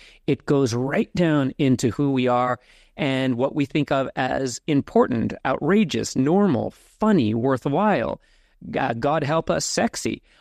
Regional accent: Canada; now in Sydney, Australia; If you have an ear for accent, I'm from Canada, but I live now in Sydney, Australia.

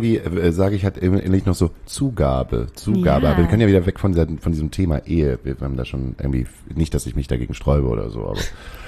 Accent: Baden-Württemberg, Germany; so als Schwäbin traurig.

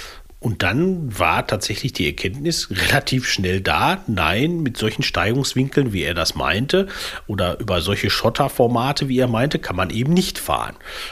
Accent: Bielefeld, North Rhine-Westphalia, Germany; Also hier von meiner Heimatstadt in Bielefeld weiß ich, da sind neue Rolliplätze entstanden.

